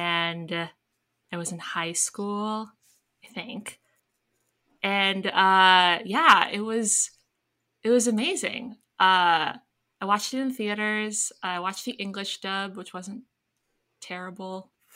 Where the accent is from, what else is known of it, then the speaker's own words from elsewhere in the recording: Canada; So I grew up in Canada, mm-hmm. and I grew up watching the horrible